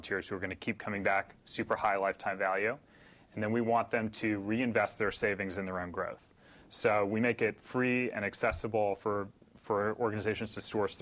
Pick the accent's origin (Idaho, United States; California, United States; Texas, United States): California, United States; Well, I grew up in Orange County for part of my life.